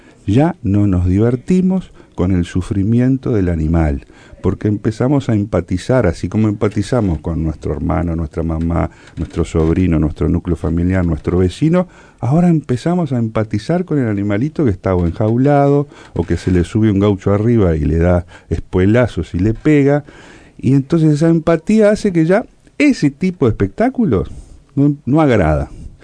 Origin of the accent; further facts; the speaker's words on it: Uruguay; nuestra vida como uruguayos, como seres humanos